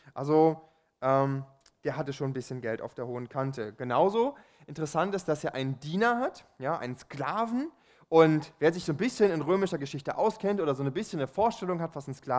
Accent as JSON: {"language": "German", "country": "Germany", "said": "als Deutscher ist das natürlich so ein bisschen befremdlich"}